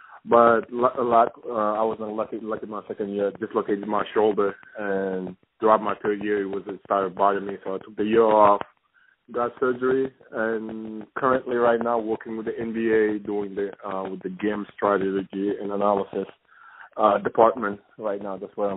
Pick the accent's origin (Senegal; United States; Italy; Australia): Senegal; also born or lived in Denmark / Belgium; You know, originally I'm from Senegal, so wanted to go overseas and live in Europe a little bit